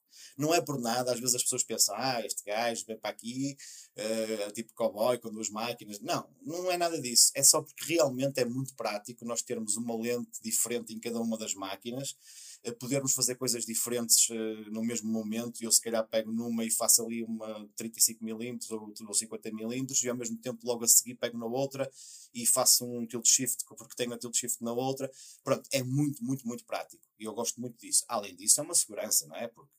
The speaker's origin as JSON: {"language": "Portuguese", "region": "North", "country": "Portugal", "said": "a malta cá de cima tem o sotaque que nós temos, não é? Mas eu, se calhar, exagero porque tenho muito, muito, muito, eu sei."}